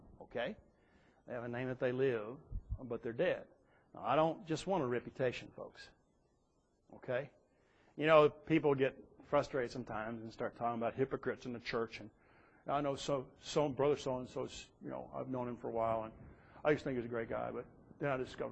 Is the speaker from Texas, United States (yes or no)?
yes; Direct, Texas, United States; I go back to the little Baptist church that I grew up in Direct, Texas.